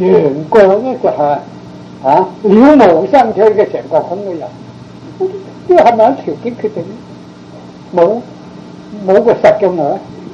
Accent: China; 譬如我们中国人个鼻都是扁扁的个面都是平平的这种是我们中国的祖宗的遗传

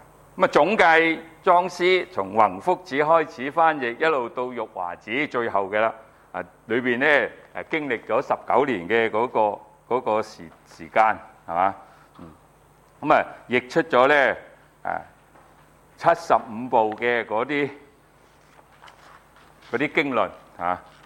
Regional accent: China; 咁所以咧我哋學佛嘅人咧，尤其是我哋中國人啊。

